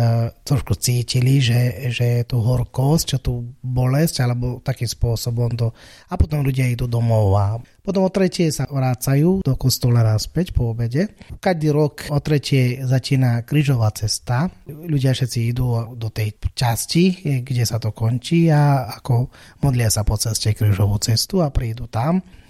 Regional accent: Kerala, India; Slovak is a second language; Pochádzam z Indie, juhozápadnej časti. V Indii je 29 štátov. Ten štát, ktorého pochádzam, sa volá Kerala. To je úplne na juhu, ako taký malý štát pri Arabskom zálive.

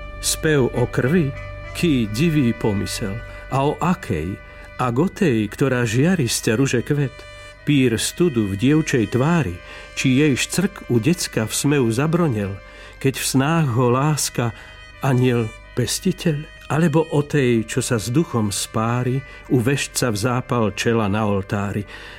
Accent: Námestovo, Žilina Region, Slovakia; born there; Narodil som sa na Hviezdoslavovej ulici v Námestove.

